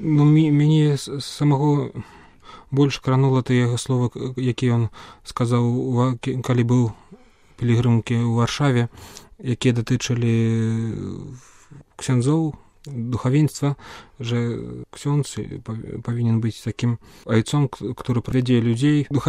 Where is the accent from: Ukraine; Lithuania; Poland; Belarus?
Belarus; Baranavichy, Brest Region; now in Saint Petersburg, Russia; Паходжу з Баранавіч, ўжо 12 гадоў жыву ў Расіі, там вучыўся 5 гадоў перад семінарыяй і ўжо 7 гадоў у семінары вучыўся.